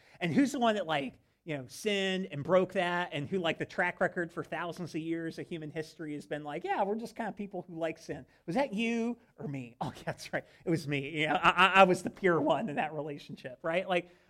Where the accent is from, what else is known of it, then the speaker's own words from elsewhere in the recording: Ohio, United States; I grew up in Ohio, and I went to a church like on the sticks outside of Columbus, so it's probably like a country folk kind of thing.